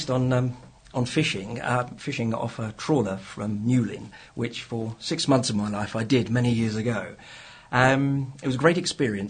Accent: Clevedon, South West England, United Kingdom

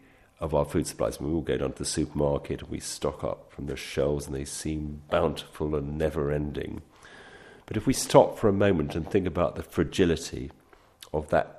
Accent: London, United Kingdom; now in Wales, United Kingdom; Well, I'm a Londoner. I come from, well, various bits of London, Dulwich, Peckham, Barnet. So I'm an urban dweller

